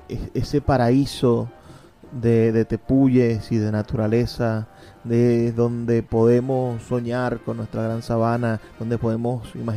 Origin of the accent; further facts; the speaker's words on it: Venezuela; deberían ser nuestros referentes literarios obligatorios para conocernos como venezolanos